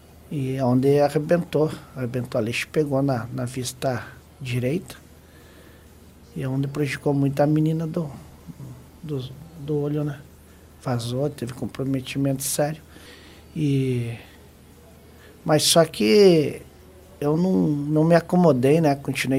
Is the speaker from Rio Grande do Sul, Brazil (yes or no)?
no; Porto União, Santa Catarina, Brazil; Eu sou natural do interior do estado, município de Porto União. E naquela oportunidade eu morava com meus pais e trabalhava em indústria madeireira.